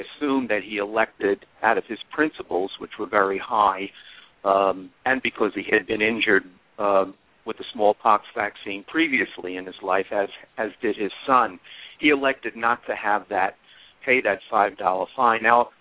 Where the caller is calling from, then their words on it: Massachusetts, United States; I'm calling from Massachusetts.